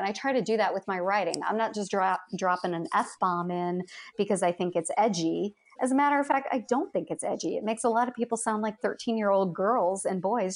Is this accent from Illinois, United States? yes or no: yes; Chicago, Illinois, United States; I grew up in Chicago, you know, wearing Doc Martens, loving old school punk rock music and new wave music.